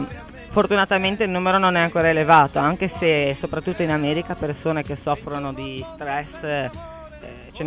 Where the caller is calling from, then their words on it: Bolzaneto, Liguria, Italy; Siamo da Bolzaneto.